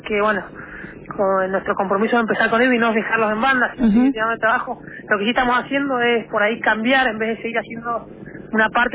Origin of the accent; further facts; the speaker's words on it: Mendoza, Argentina; nosotros somos tres amigos mendocinos